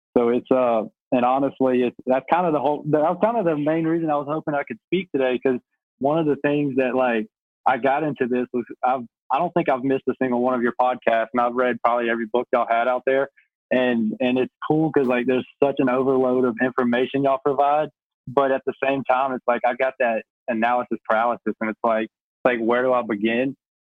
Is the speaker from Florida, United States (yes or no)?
no; Louisiana, United States; now in Jonesboro, United States; Jonesboro, Arkansas. I've been in Louisiana the last, my entire life. I actually moved up here.